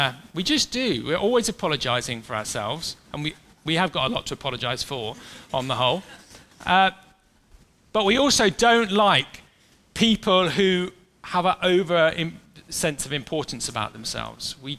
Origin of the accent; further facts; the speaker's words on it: United Kingdom; especially being British